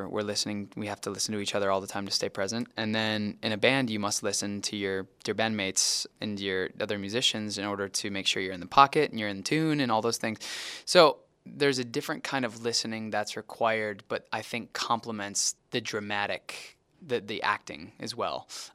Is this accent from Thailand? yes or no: no; Cleveland, Ohio, United States; I'm from Cleveland.